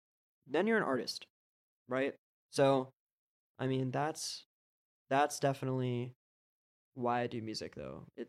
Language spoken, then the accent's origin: English; Philadelphia, Pennsylvania, United States; I'm from Philly.